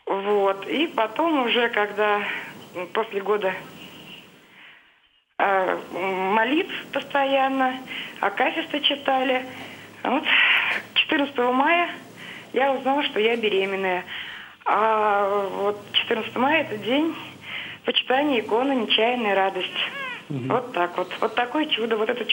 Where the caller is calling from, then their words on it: Tolyatti, Samara Oblast, Russia; Я из Тольятти.